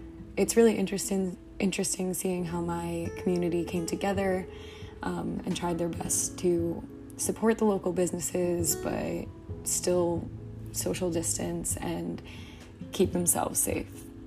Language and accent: English; New York, United States; I mentioned I'm from New York, so I'm in the hub of it all